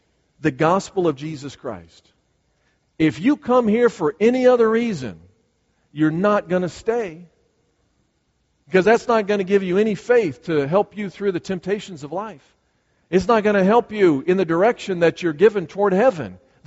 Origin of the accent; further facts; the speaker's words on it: Berwyn, Illinois, United States; moved away; was Morton West High School in Berwyn, Illinois. And we had that time that we spent together, but I moved away from Berwyn, Illinois a long time ago.